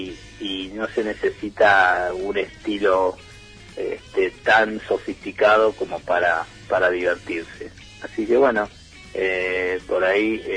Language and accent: Spanish; Venado Tuerto, Santa Fe, Argentina; Y yo vengo de Venado Tuerto, que cultura totalmente tenística